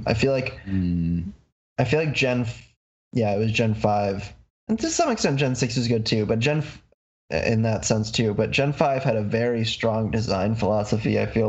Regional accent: Michigan, United States; I'm from Michigan, so that they're I live in their home turf.

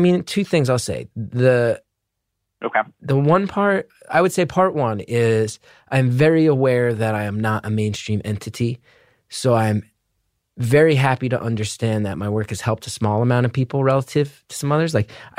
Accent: Northeast, United States; I grew up in the Northeast in the 90s.

